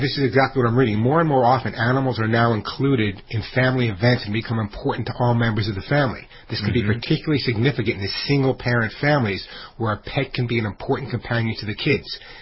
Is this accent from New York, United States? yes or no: yes; New York, United States; I grew up on Long Island, and behind my house was a creek.